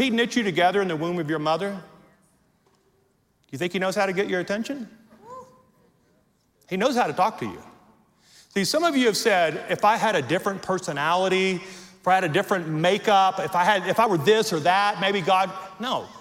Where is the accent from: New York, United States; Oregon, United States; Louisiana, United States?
Louisiana, United States; also born or lived in Amarillo; we were living in Amarillo, Texas, and we're from Louisiana. That's where we were born and raised.